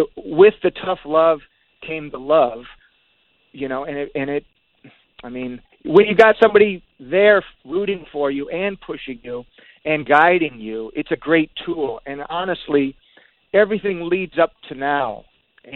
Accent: Detroit, Michigan, United States; growing up in Detroit is way different than California.

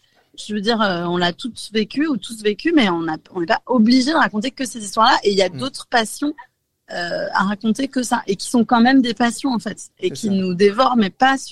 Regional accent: Nantes, Pays de la Loire, France; je suis une vieille Nantaise quand même, je suis de Nantes

